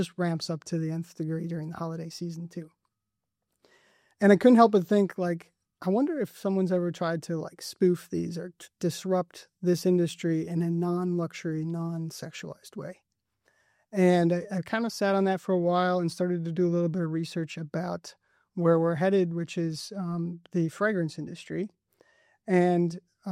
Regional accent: Appleton, Wisconsin, United States; from Appleton, Wisconsin. Happy to be here.

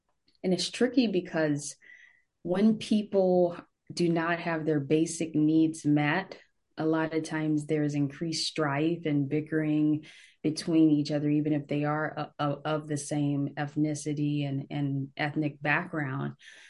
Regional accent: Long Beach, California, United States; I was born in Long Beach, lived in Bellflower and Norwalk. And I pretty much say I'm from Long Beach.

